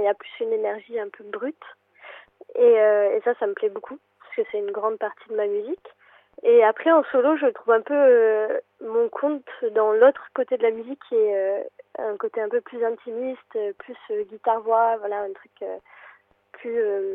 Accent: Flanders, Belgium; first language Flemish; French is a second language; j'ai l'impression que je parle flamand du coup couramment. Et c'est ma langue maternelle et j'ai l'impression que j'ai trouvé du lien entre ma langue maternelle et l'anglais plus qu'avec le français

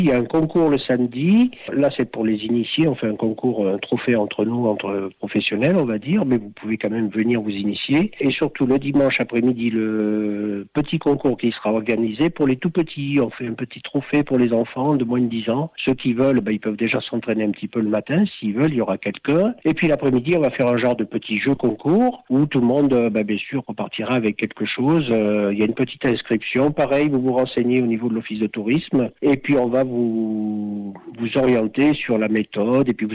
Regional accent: Le Chalard, Nouvelle-Aquitaine, France; born there; En ce qui me concerne, je suis né au Chalard, donc Chalard, mine d'or du Chalard. Lorsque j'étais tout petit, mon père m'a montré qu'il y avait des anciennes mines d'or dans la région.

